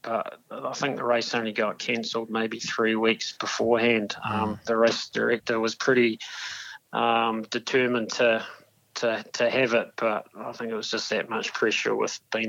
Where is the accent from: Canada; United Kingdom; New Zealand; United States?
New Zealand; Dunedin, Otago; born and bred in Dunedin, so, very much a local.